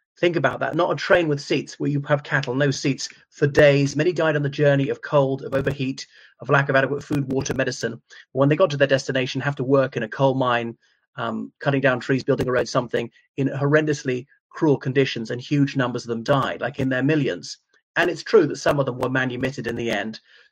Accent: Ireland; from Ireland.

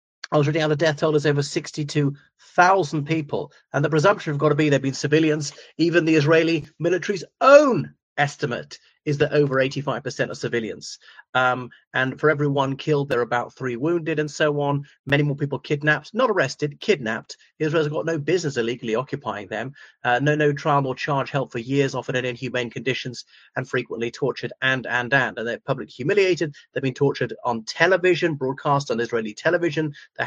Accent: Ireland; o everyone … from Ireland.

